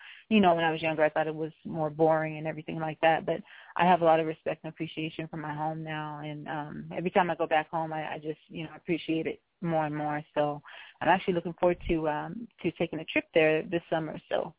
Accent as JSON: {"language": "English", "country": "Canada", "tie": "born or raised there", "also_born_or_lived": "Germany / Texas", "said": "So, I was born in Germany. And so, Texas is like a home that I came back to because we lived in Texas for a bit as well. Before moving to Canada and before growing up in Canada."}